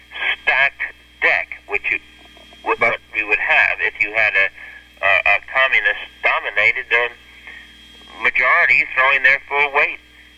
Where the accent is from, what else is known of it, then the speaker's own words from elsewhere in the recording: Maryland, United States; I've talked to hundreds, thousands of our people overseas and in this country and in my home state of Maryland.